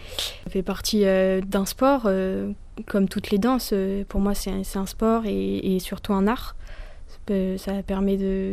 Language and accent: French; Chalon-sur-Saône, Bourgogne-Franche-Comté, France; Je suis originaire de Chalon, donc je me balade des fois.